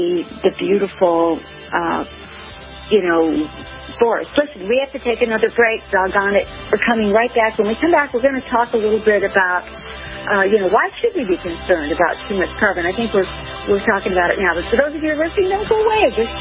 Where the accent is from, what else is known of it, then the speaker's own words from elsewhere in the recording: Panama; and I grew up in Panama in particular